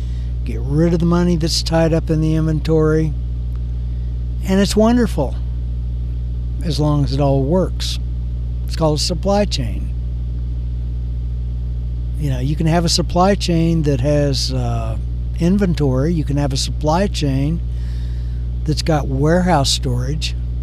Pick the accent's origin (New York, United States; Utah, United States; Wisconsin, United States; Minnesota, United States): Wisconsin, United States; You know, I came from Wisconsin. Not too far from the Illinois-Wisconsin border.